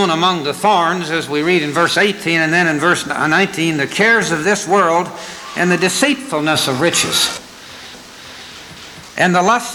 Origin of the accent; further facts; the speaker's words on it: Scotland, United Kingdom; You know, being a Scotsman, when I first heard about tithes